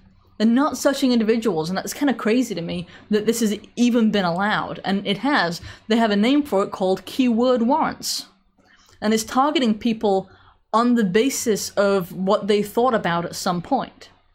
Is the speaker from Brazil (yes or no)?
no; England, United Kingdom; when I was growing up in England, I heard plenty about how a British value was free speech